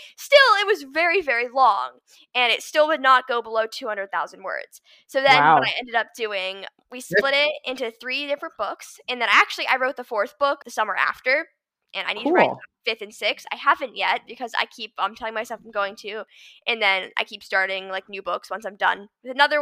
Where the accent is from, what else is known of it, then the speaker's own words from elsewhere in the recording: Los Angeles, California, United States; So I was born in Los Angeles and I lived there for the first 11 years of my life. It was actually the place we grew up.